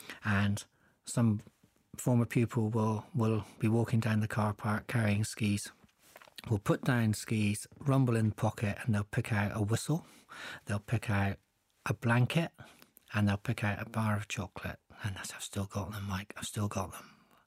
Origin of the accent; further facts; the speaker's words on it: England, United Kingdom; now in Scotland; whether I've ever been treated as an Englishman, which I am, Englishman with a kilt, whether I've ever felt anything other than a welcome in Scotland.